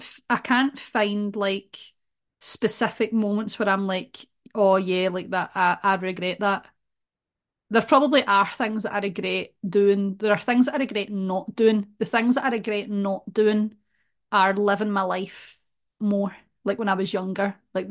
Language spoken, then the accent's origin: English; Glasgow, Scotland, United Kingdom; I'm Scottish. I grew up in Glasgow